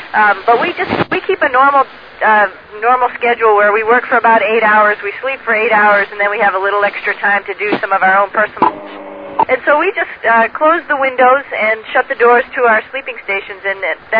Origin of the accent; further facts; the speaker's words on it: United States; Specifically in my home country, the United States, there's fires in Georgia